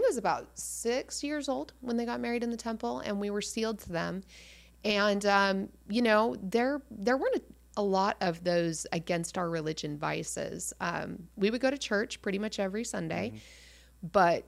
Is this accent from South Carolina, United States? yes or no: no; Utah, United States; I also was raised in a very guilt-ridden religion. I grew up in Utah.